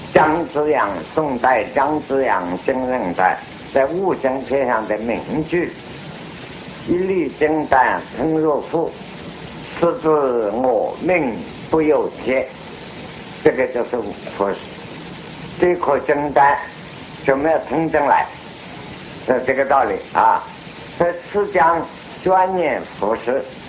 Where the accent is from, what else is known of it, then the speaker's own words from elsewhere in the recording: China; 我们作为中国人的算命看风水都要知道五行